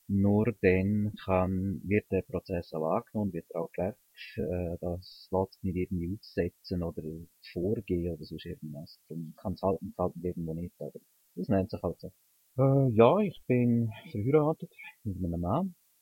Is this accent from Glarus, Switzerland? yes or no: no; Graubünden, Switzerland; Ich bin Bündner, das gehört mir ja, glaube ich, aus dem Dialekt. Ich bin allerdings nicht sehr lange im Bündnerland aufgewachsen, weil ich bin in einer Familie aufgewachsen, die Zigeunerblut hat.